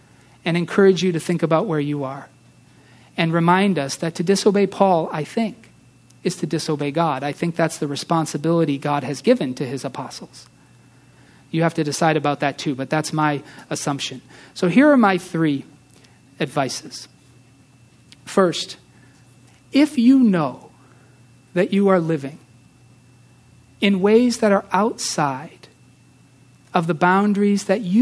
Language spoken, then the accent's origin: English; Sweden; I'm from Sweden originally, so that included my ancestors.